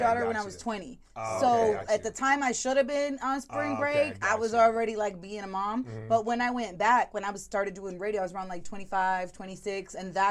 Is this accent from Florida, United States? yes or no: yes; Florida, United States; It's so embarrassing because this is my home state.